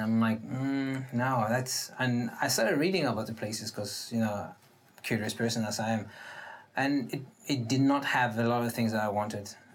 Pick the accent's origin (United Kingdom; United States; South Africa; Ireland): South Africa; Maitland, Western Cape; So, I grew up in Maitland, so yeah. I stayed there for, I think, if I moved at 10, 13 to 14 years.